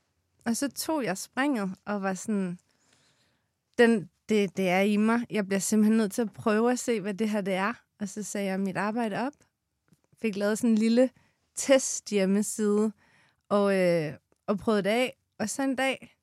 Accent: Jutland, Denmark; now in Copenhagen, Denmark; jeg er 35 år og født og opvokset i Jylland. Har boet i København de sidste snart 20 år.

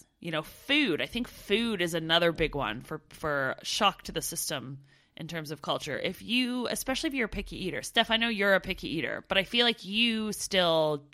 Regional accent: Canada; of my pet peeves was meeting other Canadians who all they wanted to do was sit around and talk about being Canadian all the time.

